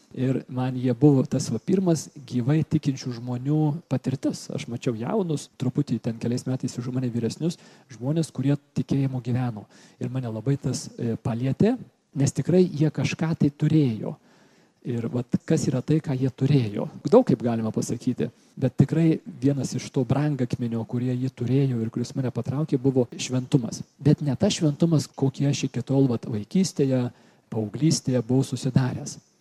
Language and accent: Lithuanian; Kaunas, Kaunas County, Lithuania; Aš esu toks grynas sovietmečio vaikas, užaugau Kaune, 68 gimimo esu